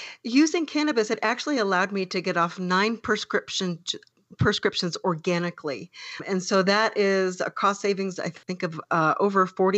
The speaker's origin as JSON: {"language": "English", "town": "Atlanta", "region": "Georgia", "country": "United States", "moved": "yes", "said": "Yes. Yes. We are from Atlanta, Georgia, originally, and the weather there is so"}